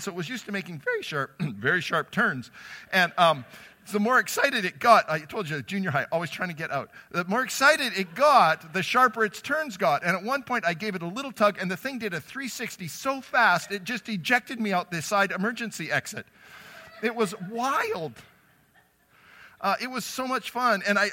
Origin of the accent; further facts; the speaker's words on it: Calgary, Alberta, Canada; I grew up as a city guy. I grew up in Calgary, so I'm used to the Calgary Stampede